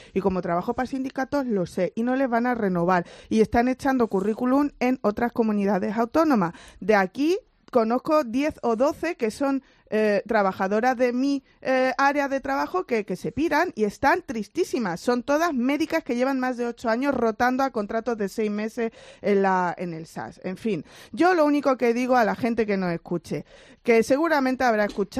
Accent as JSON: {"language": "Spanish", "town": "Torremolinos", "region": "Andalusia", "country": "Spain", "said": "No, pero yo el clínico, que sabes que yo soy de Torremolinos."}